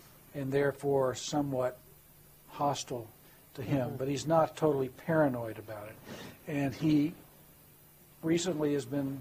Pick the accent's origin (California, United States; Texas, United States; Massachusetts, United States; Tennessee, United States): Texas, United States; Arlington; He knew that I was from Arlington, Texas, which is where the Texas Rangers play.